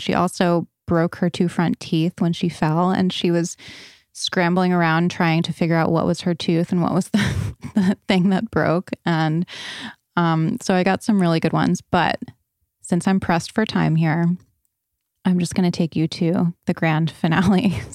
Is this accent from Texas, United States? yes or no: no; Raleigh, North Carolina, United States; now in San Francisco, United States; We live in San Francisco, but I'm from Raleigh, North Carolina, so the wedding was going to be in North Carolina.